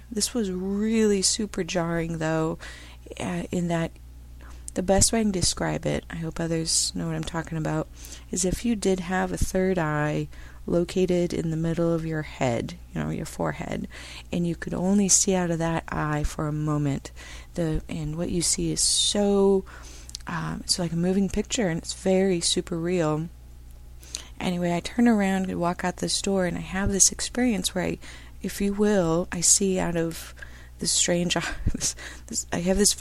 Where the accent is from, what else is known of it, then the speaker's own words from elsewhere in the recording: Seattle, Washington, United States; I'm from Seattle